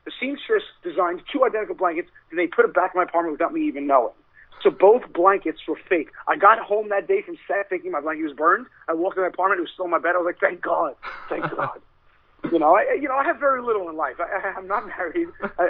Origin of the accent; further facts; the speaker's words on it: Staten Island, New York, United States; This is what it was like growing up in Staten Island in the 80s.